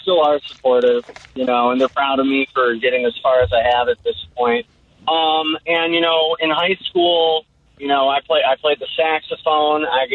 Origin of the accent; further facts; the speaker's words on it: Riverside, Illinois, United States; also born or lived in Chicago; I was born in Chicago and grew up in Riverside. I came from a family of musicians.